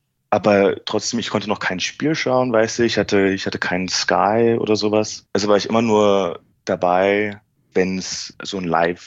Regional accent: Berlin, Germany; Ja, ich komme aus Berlin.

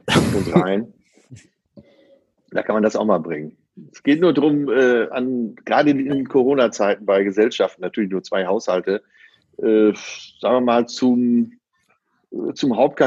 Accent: Essen, North Rhine-Westphalia, Germany; born there; Ich bin in Essen geboren.

